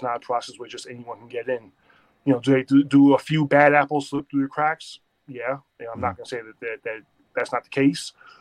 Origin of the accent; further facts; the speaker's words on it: Queens, New York, United States; It's funny because I grew up in South Jamaica, Queens.